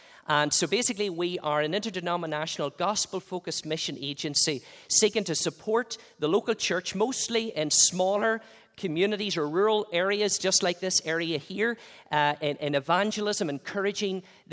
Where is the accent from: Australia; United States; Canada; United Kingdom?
United Kingdom; Northern Ireland; We grew up in a dairy farm. I grew up in County Tyrone.